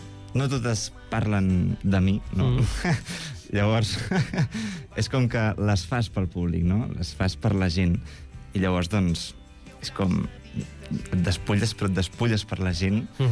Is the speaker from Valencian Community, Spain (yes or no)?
no; Catalonia, Spain; la meva família és de Menorca, però jo personalment he crescut a Catalunya. Llavors, a casa meva seguim les tradicions d'allà, parlem menorquí, però culturalment doncs, em sento català.